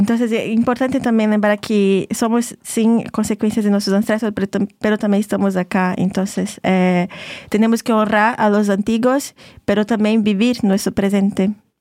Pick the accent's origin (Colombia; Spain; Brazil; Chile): Brazil; Pará; de donde vengo hay dos grandes ríos, el río Tapajós, que justo da nombre a mi pueblo, y el río Amazonas